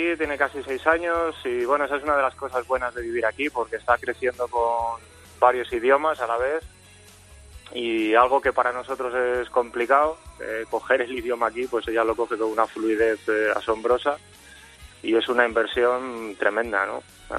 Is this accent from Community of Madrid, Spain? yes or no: no; Valladolid, Castile and León, Spain; now in Basel, Switzerland; Yo soy de Valladolid, mi mujer es de Zaragoza, o sea, Pucelano y Maña